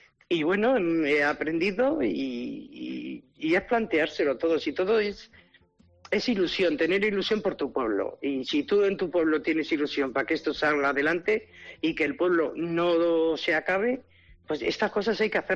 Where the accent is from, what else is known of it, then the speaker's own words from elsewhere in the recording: Brieva, Spain; O sea, yo Brieva es, yo no he nacido en Brieva, pero es Brieva, Brieva es mi pueblo.